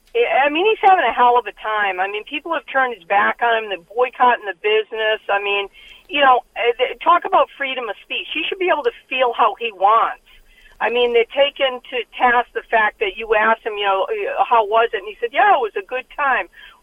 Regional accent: Massachusetts, United States; I'm from the Cape. I live in Harwich.

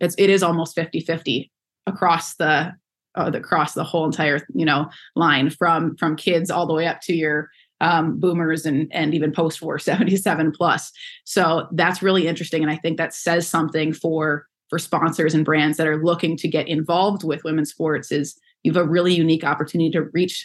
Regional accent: Minnesota, United States; And then I grew up in Minnesota and I remember going to my first Gopher women's hockey game.

